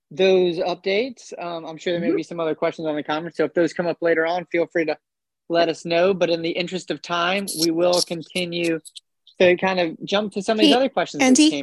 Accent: Charlotte, North Carolina, United States; I grew up in Charlotte, so it's a favorite city of mine as well.

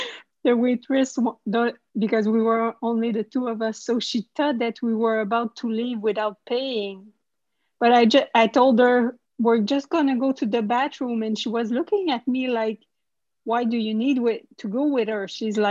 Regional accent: Montreal, Quebec, Canada; We're from Montreal, but we used to go to that restaurant when she was having her vision.

